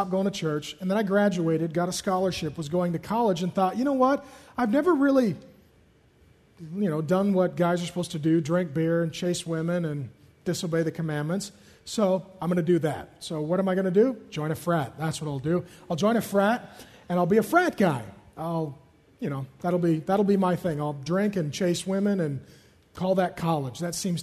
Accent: Seattle, Washington, United States; I grew up in South Seattle. Many of you know my story. Irish Catholic boy.

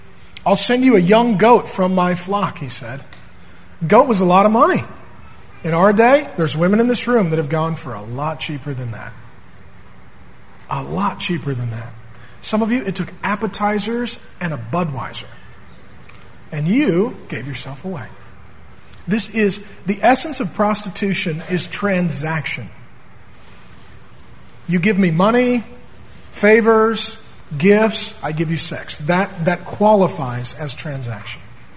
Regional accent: SeaTac, Washington, United States; I grew up in SeaTac down in South Seattle, right by the airport. I grew up the street from the Deja Vu strip club.

